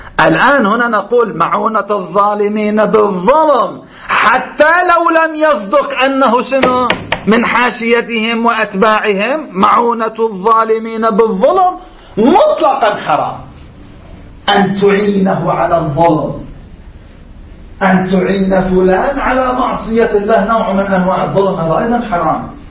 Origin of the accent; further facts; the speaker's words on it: Lebanon; عندنا في لبنان